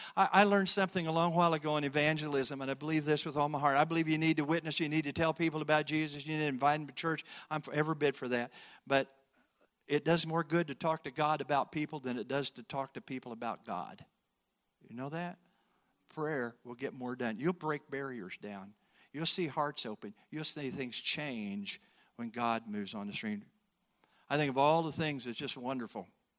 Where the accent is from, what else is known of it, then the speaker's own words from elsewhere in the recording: Effingham, Illinois, United States; He found out I was from Illinois, and I was from central, over, I was raised over around Effingham